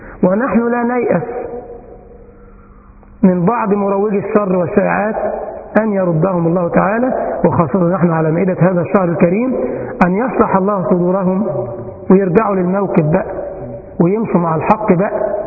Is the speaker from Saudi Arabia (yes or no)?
no; Egypt; عندنا في مصر كدة إبريل، يقولنا كل سنة في شهر إبريل يطلع إشاعة